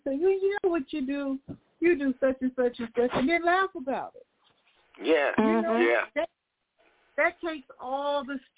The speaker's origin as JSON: {"language": "English", "region": "California", "country": "United States", "tie": "born or raised there", "said": "you know, I'm a Californian, born and raised."}